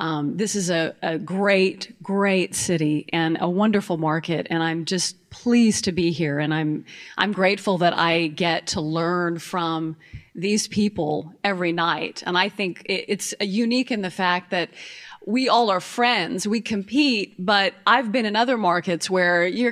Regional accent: Texas, United States; also born or lived in Portland, Oregon / Greenville, South Carolina; now in Atlanta, United States; Before that, I was in South Carolina for 6 years in Greenville, just up the road, covered the Olympics here in Atlanta, thought I'd never been as hot in my life. And I grew up in West Texas

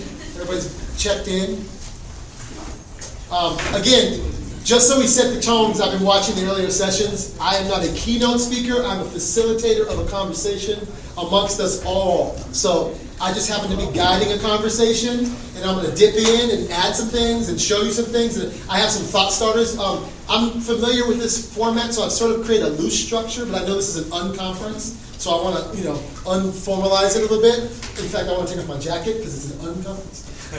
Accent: Palo Alto, California, United States; I'm Bay Area born. I grew up in Palo Alto.

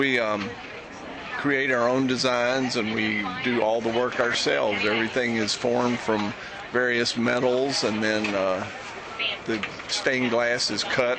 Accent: Ridge Manor, Florida, United States; I'm from Ridge Banner, Florida.

